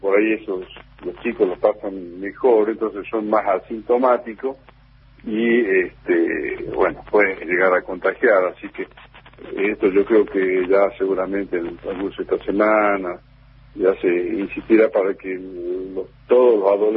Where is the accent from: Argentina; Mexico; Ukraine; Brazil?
Argentina; Yo creo que para nosotros como argentinos y argentinas